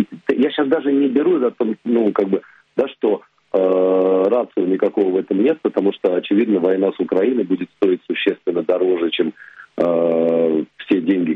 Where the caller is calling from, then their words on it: Moscow, Russia; я из Москвы звоню. Пока из Москвы.